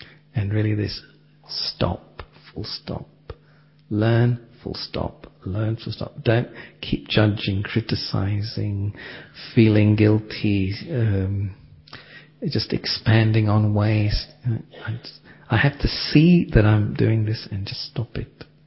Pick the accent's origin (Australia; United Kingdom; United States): Australia; like I was brought up in Australia